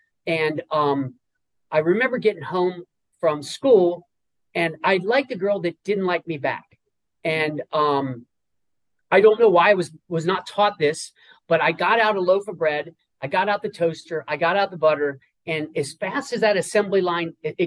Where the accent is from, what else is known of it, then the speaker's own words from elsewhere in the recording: Midwest, United States; I grew up in the Midwest. I did not grow up a heavy child.